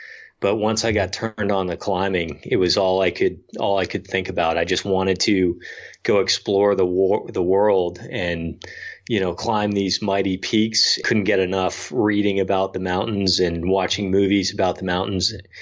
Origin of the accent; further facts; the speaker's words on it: East Coast, United States; So growing up on the East Coast, I spent a lot of time in the mountains.